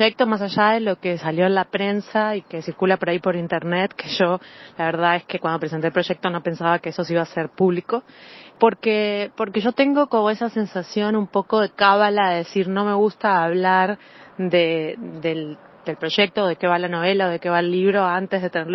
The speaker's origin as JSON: {"language": "Spanish", "region": "Montevideo", "country": "Uruguay", "tie": "born or raised there", "said": "yo, si bien crecí en El Cordón, hace muchos años que ya mi madre vive en Ciudad Vieja"}